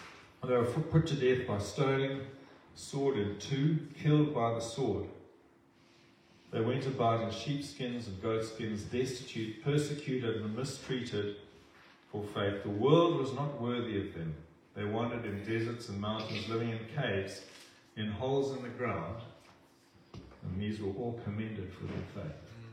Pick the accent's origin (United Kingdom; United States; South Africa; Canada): South Africa; I come from South Africa.